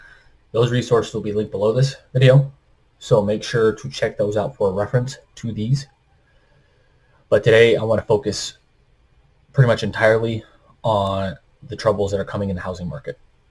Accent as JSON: {"language": "English", "town": "Rapid City", "region": "South Dakota", "country": "United States", "tie": "born or raised there", "said": "the city I grew up in Rapid City, South Dakota"}